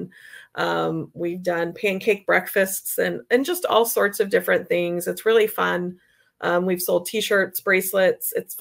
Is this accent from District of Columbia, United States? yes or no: no; Ohio, United States; Remember where we're from, right? We're from Ohio.